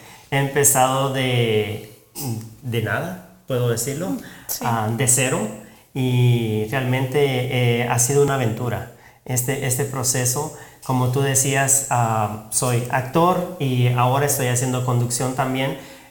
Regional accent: Guatemala; después de 5 años nos regresamos a Guatemala. Ya, yo soy de Guatemala, entonces regresamos a Guatemala y viví allá un tiempo. Hice toda mi primaria allá, la secundaria.

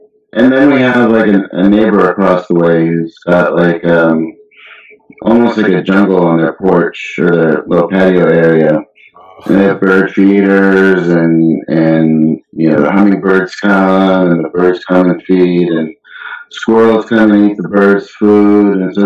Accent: Culver City, California, United States; also born or lived in West Los Angeles; I grew up in Culver City, for the most part, you know, at a younger age, I grew up around, until I was about 8, I grew up around Pico and Shenandoah, in West

